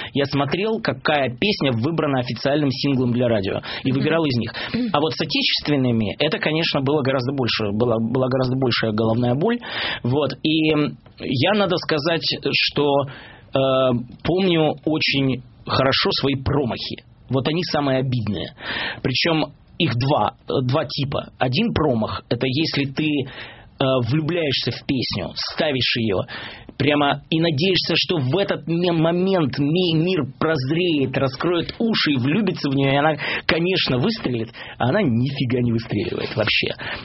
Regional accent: Ural, Russia; на самом деле я был парень с Урала. Вот, причем нельзя сказать, что это можно было определить по моему акценту

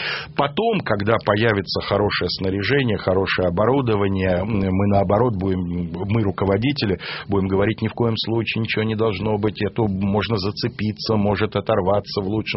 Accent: Moscow, Russia; рос на Усачевке у метро Спортивный, старый Московский район

